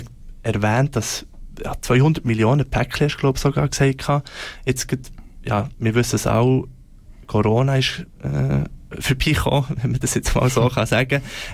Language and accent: German; Switzerland